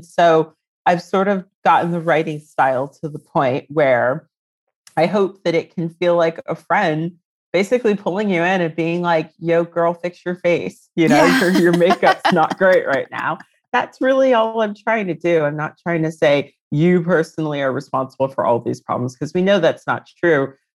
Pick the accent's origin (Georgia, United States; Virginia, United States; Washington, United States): Virginia, United States; Reston; But I'm from Virginia originally. I grew up in Reston, which is a pretty like affluent area, but I actually grew up not very affluent on the scale of affluence.